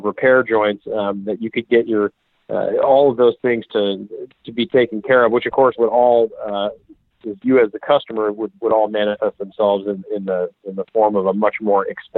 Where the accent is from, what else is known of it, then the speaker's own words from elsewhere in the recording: Denver, Colorado, United States; I'm from Denver.